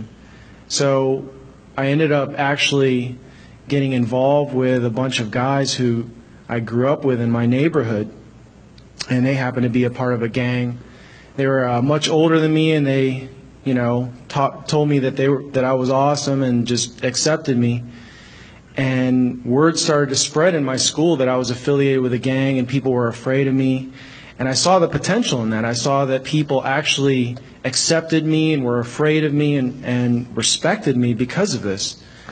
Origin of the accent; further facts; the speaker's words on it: Chicago, Illinois, United States; I grew up in Chicago in the 90s. And it was during a time when, you know, most neighborhoods in Chicago were infested with gangs.